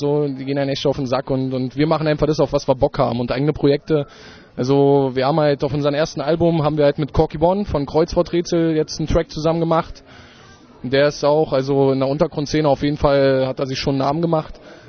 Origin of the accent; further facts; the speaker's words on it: Berlin, Germany; also ich komme aus Berlin, bin hier gebürtiger Berliner und bin auch stolz drauf.